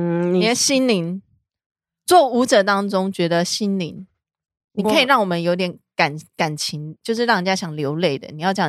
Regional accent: Taiwan

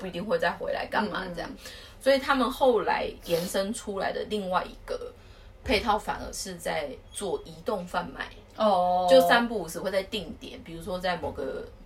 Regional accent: Taiwan

